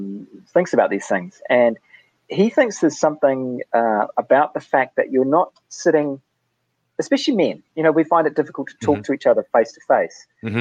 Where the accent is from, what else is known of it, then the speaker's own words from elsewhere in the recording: New Zealand; accent: Kiwi; I hope you can understand my terrible Kiwi accent.